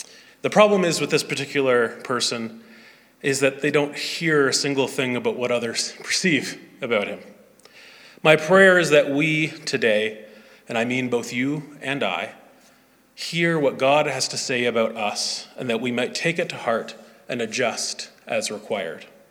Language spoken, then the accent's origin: English; Canada; I am not Canadian first, white first, male first. Rather, I am a Christian first. I may have a Canadian passport, but it's only applicable here.